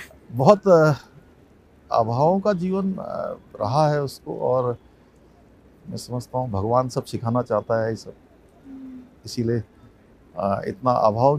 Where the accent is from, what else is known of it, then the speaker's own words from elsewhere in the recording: Khatima, Uttarakhand, India; लगभग 7.5-7 किलोमीटर जहाँ पर मेरा घर है वहाँ से खटीमा शहर होता है